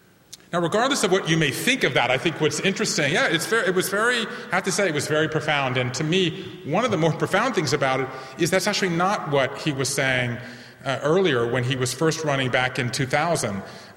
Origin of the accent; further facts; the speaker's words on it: Savannah, Georgia, United States; I'm a fifth-generation Jew from the American South, and I grew up in Savannah, Georgia.